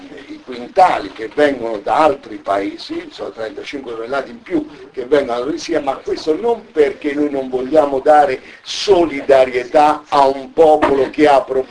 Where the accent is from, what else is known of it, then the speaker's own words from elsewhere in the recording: Rieti, Lazio, Italy; io vengo dalla provincia di Rieti, ho fatto l'assessore all'agricoltura in provincia di Rieti, una provincia vicina